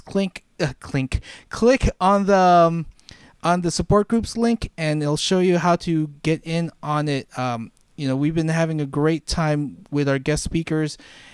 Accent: California, United States; I mean, growing up in California, it's like or dude. Dude and like.

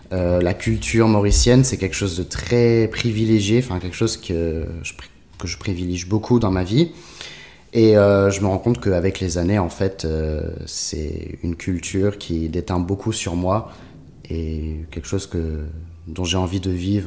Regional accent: Paris, Île-de-France, France; born there; Né à Paris, d'un père mauricien et d'une mère française qui est née au Luxembourg.

